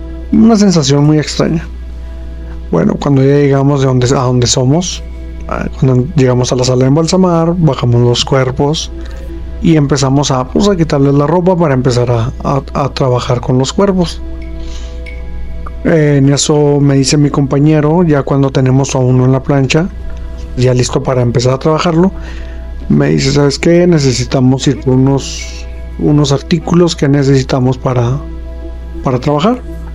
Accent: Chihuahua, Mexico; soy del estado de Chihuahua

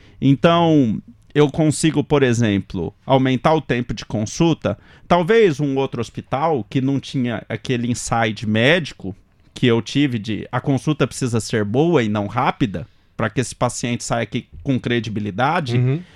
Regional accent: Mato Grosso, Brazil; Eu sou mato-grossense, né? Quase, praticamente.

